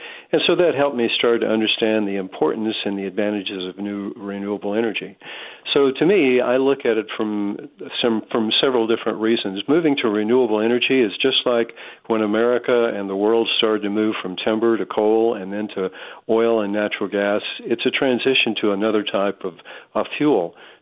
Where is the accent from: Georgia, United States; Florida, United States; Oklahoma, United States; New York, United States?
Oklahoma, United States; Tulsa; I grew up in Tulsa, that's right. Actually also worked in Oklahoma City at one point in my career, but I've lived in a lot of places in my life